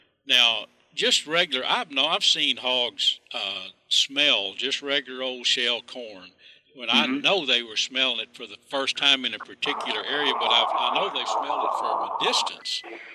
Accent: Texas, United States; I'm 65 now, and I grew up in Red River County

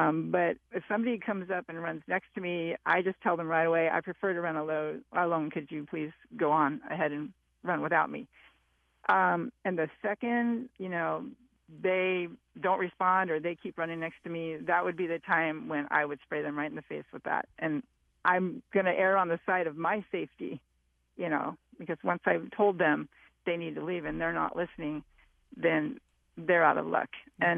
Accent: California, United States; And I realized I'm from Southern California. I've not seen cornfields before

